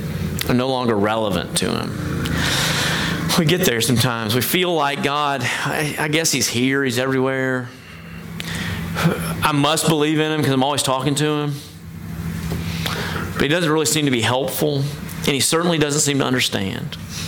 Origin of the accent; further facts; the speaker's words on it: Tennessee, United States; I know that because I'm from Tennessee, right?